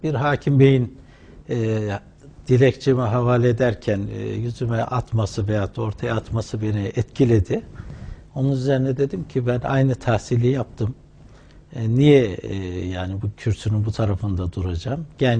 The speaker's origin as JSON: {"language": "Turkish", "region": "Ankara", "country": "Turkey", "tie": "born or raised there", "also_born_or_lived": "Hınıs, Erzurum", "said": "1951 yılında Erzurum Hınıs ilçesinde dünyaya geldim. Ankara'da okudum. Ankara'da çocukluk ve gençlik yıllarım geçti. Gazi Lisesi, Ankara Gazi Lisesi mezunuyum. Ankara Hukuk Fakültesini 1971-72 döneminde bitirdim."}